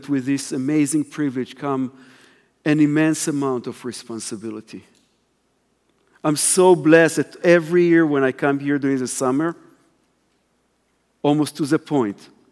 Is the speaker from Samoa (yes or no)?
no; Israel; I'm amazed that I, as an Israeli follower of the Messiah, born and raised in Israel, can come here and speak on this stage today.